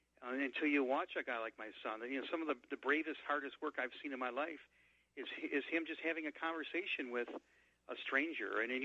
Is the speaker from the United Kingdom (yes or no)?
no; Grand Rapids, Michigan, United States; one of the trips we took was to the Gerald Ford Library in Grand Rapids, my hometown, and my father was living there at the time.